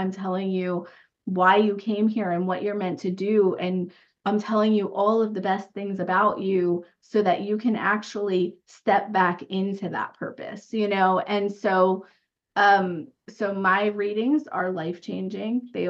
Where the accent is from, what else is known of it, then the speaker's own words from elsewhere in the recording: Pennsylvania, United States; now in Austin, United States; I live in Austin, Texas. I was born in Pennsylvania and raised there. And I moved to Texas about 11 years ago.